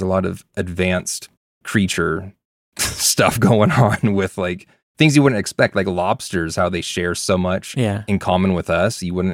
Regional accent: California, United States; accent: Californian; I'm going to give myself some regional dialect credit there with my heavy Californian accent.

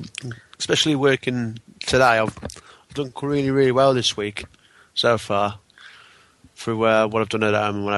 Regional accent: Bromsgrove, West Midlands, United Kingdom; I'm from Bromsgrove, and I'm on week 6.

